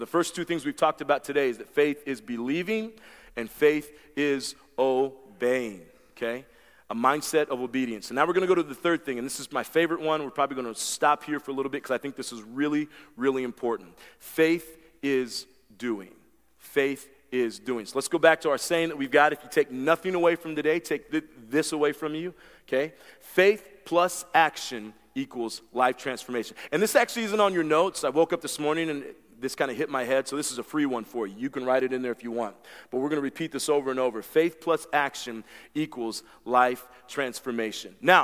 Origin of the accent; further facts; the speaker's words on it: Indiana, United States; the whole philosophy and theology that I grew up with in my hometown back in Indiana was let go and let God.